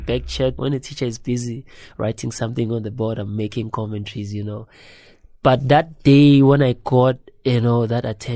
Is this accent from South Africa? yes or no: yes; Piet Retief, Mpumalanga, South Africa; Yes, so I'm from Mpumalanga, a small town. They don't like us saying small town anymore. Pit Retief.